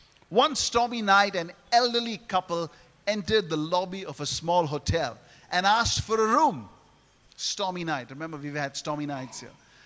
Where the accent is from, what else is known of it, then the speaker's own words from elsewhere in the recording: India; You know, and being an Indian, I would cook an Indian curry there and take it.